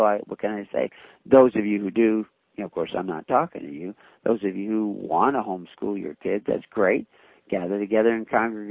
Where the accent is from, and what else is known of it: the South, United States; born there